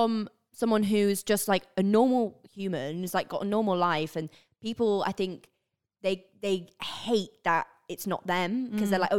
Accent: England, United Kingdom; accent: northern English; And because my accent is like from up north, but then I also thought like, because I've lived down south for so many years, it like does sway.

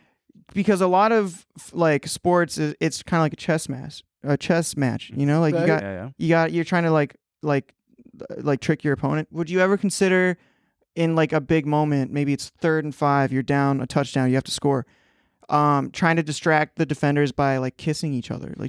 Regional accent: Livermore, California, United States; I'm from Livermore. Right? I'm from Livermore.

